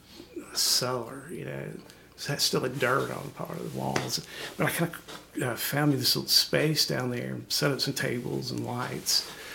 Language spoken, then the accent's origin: English; Mississippi, United States; also born or lived in Anniston, Alabama; now in Birmingham, United States; I was born in Anniston, and then we moved to Mississippi through my formative years till about 83, and then back to Alabama. And I've been in Birmingham since 1989.